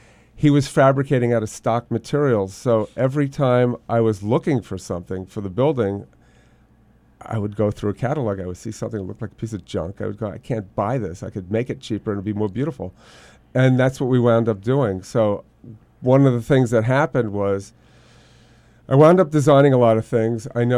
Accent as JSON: {"language": "English", "region": "New York", "country": "United States", "said": "I'm from New York."}